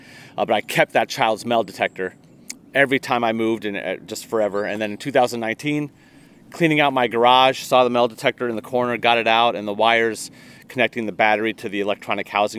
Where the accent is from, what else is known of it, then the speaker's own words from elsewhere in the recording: Decatur, Illinois, United States; also born or lived in Dubuque, Iowa / Platteville, Wisconsin; now in Beloit, United States; I'm originally from Central Illinois, Decatur, Illinois, but I spent a lot of time living in Dubuque, Iowa and Platteville, Wisconsin before moving to Beloit.